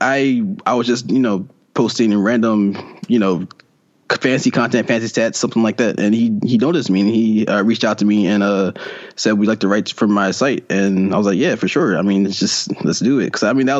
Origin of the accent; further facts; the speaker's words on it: Philadelphia, Pennsylvania, United States; Yeah, born and raised in Philadelphia. I'm a huge Phillies fan.